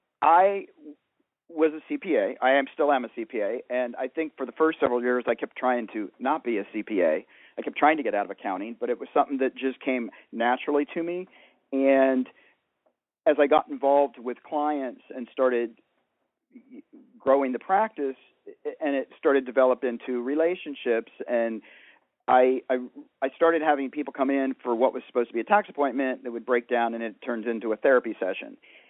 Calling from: Santa Monica, California, United States; I'm calling in from Santa Monica, California, where it's tragically very warm and beautiful and tropical

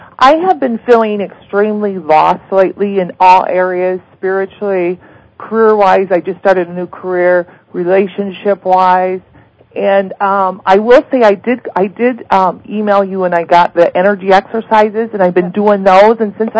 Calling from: Iowa, United States; I'm calling from Iowa.

